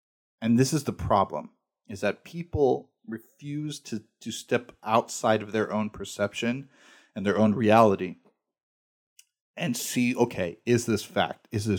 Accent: United States; I have to be very careful around the Palestinians because I'm an American and we have oppressed their people and supported Israel

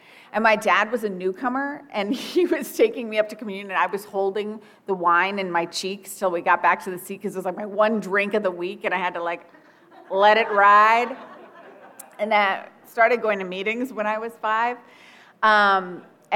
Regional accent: New York City, New York, United States; I am from New York City originally. I am an only child.

